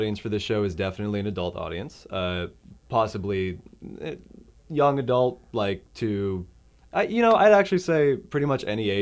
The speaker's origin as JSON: {"language": "English", "country": "United States", "lives_now": "Canada", "said": "I'm an American immigrant, and I'm playing Shakespeare in Something Rotten."}